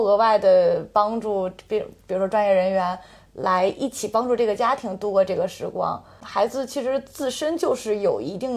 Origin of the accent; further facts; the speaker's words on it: Beijing, China; 因为我也从小在北京长大